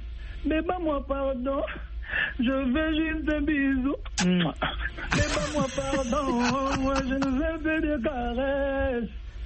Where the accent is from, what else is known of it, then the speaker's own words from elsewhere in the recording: Bandal, Kinshasa, DR Congo; Moi, je suis de Bandal. C'est Bandal qui m'a donné, je ne vais pas dire le talent, mais qui m'a forgé